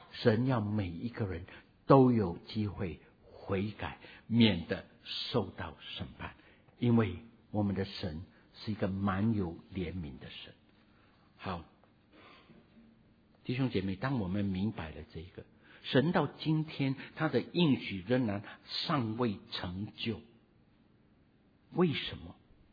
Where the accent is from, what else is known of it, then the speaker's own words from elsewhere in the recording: Guangdong, China; 或者我们套一句我们广东人的一句俗语